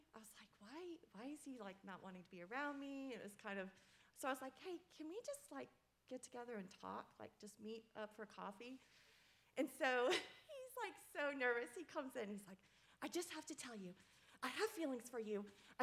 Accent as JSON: {"language": "English", "town": "West Palm Beach", "region": "Florida", "country": "United States", "said": "I'm from West Palm Beach, Florida. Came up here to do the internship, and met this guy."}